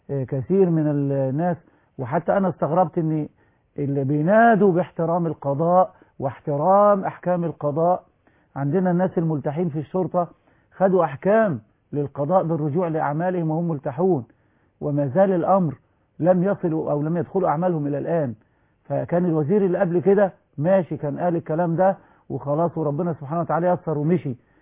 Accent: Egypt; عندنا في مصر واحد اخترع لموتور السياره انه يشتغل بدون زيت وبدون بنزين

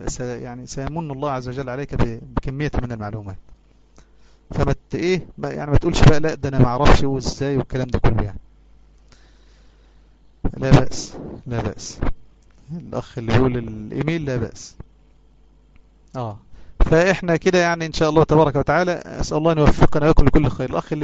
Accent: Mit Assas, Gharbia, Egypt; قريتي اسمها ميت عساس، تتبع مركز سمنود محافظة الغربية، إحنا جيران الشيخ مصطفى العدو، يعني في الوسط بين سمنود كده والمنيا والمنصورة.

